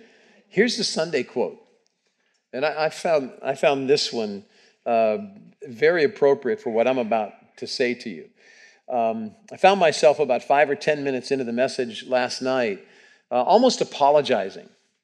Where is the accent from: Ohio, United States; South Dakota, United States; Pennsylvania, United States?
Ohio, United States; Cincinnati; Randy right there and I grew up in Cincinnati.